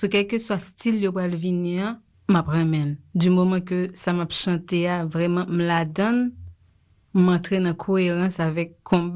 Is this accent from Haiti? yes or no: yes; Haiti; En tant qu'haïtienne, justement.